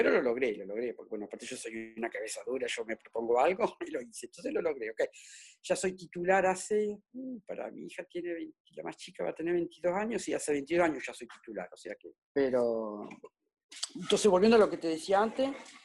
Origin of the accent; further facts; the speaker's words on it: Argentina; moved away; como me vine a los 24, yo llevo más vivido acá que en Argentina, en realidad. Pero nunca voy a renegar mi origen, ¿eh? Yo soy argentina hasta la muerte.